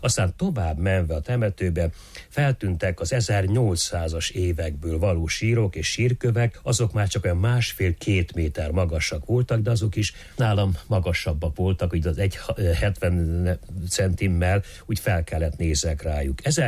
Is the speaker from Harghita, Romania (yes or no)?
no; Póka, Mureș County, Romania; Pókában, az én szülőfalumban még mindig található egy-két csónak alakú fejfa